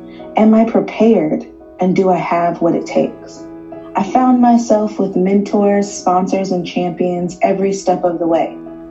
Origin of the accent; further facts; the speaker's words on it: Houston, Texas, United States; I grew up in Houston, Texas, a child in church, exploring the Word of God and faith as part of stories in Sunday school